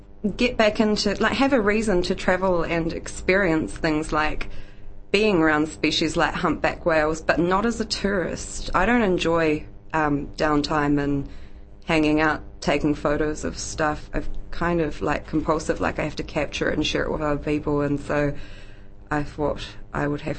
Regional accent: Tasman, New Zealand; Growing up in New Zealand, swimming in the Takaka River, growing up, you know, in Golden Bay

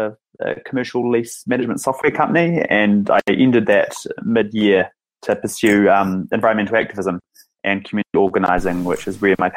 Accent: Dunedin, Otago, New Zealand; Born and raised in Dunedin. I've lived here for 26 years, actually. Lived in most suburbs around Dunedin, more houses than years I'm alive

